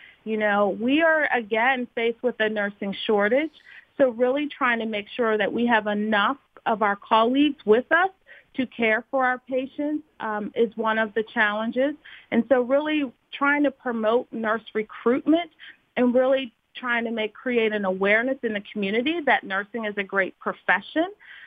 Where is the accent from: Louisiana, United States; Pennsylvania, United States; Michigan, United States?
Pennsylvania, United States; Penn Hills; In Pin Hill.